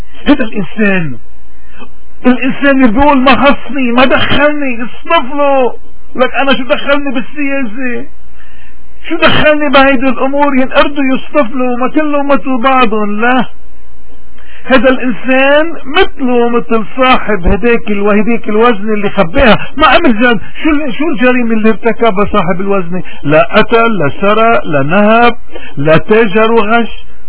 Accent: Lebanon; وهذا هو اليوم اللي نحن كلبنانيين لازمنا

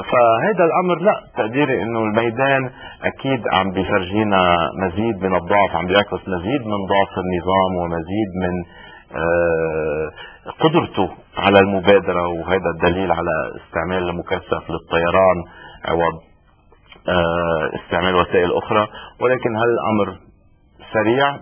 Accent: Lebanon; وانا بتقديري هذا الشيء اللي نحن كلبنانيين كمان لازم نبلش نفكر فيه

